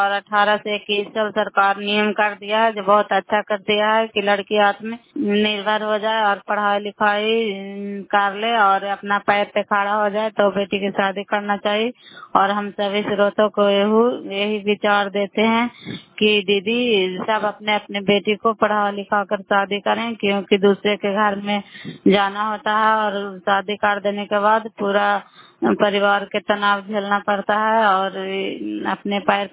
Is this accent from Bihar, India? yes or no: yes; Bihar, India; नालंदा जिला कराई ब्लॉक की निवासी हूँ।